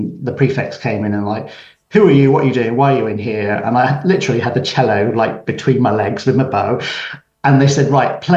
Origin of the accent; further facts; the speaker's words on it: Kingswood, South West England, United Kingdom; I grew up in Kingswood. I'm a homeboy from the region, from Bristol. And I absolutely loved my childhood there.